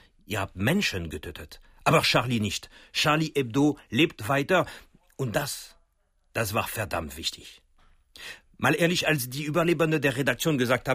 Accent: France; Wissen Sie, als Jugendliche in Frankreich, es gab 2 Zeitschriften, die am wichtigsten waren.

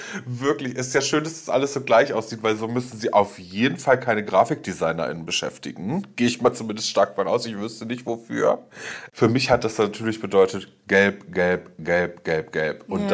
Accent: Salzgitter, Lower Saxony, Germany; moved away; Ja, Kleinstadt, Salzgitter bei Braunschweig.

